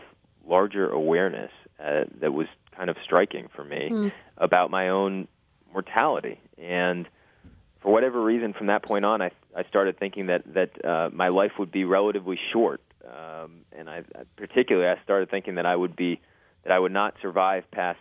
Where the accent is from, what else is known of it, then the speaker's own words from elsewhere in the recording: Rhode Island, United States; I was a very young boy at the time, and I grew up in Rhode Island